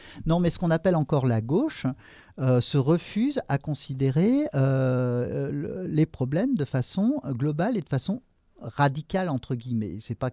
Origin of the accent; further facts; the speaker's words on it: France; Moi, je peux voyager partout dans le monde en tant que Français.